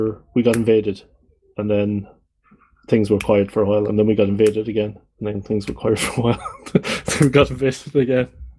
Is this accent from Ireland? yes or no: yes; Ireland; I obviously I come from the Republic